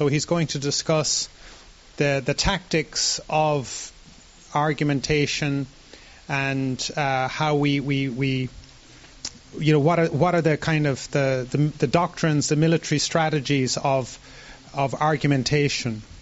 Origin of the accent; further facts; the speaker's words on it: Ireland; born there; I was born in Ireland